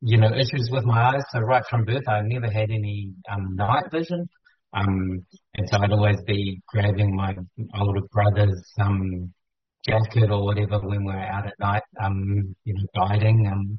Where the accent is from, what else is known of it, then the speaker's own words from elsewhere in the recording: Wellington, New Zealand; But I grew up here in Wellington with my mum and dad and two brothers.